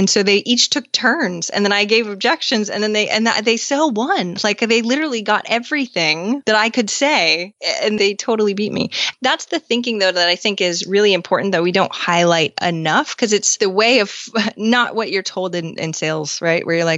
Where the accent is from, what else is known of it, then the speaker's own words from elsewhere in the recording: Maine, United States; I'm from Maine, so I don't know.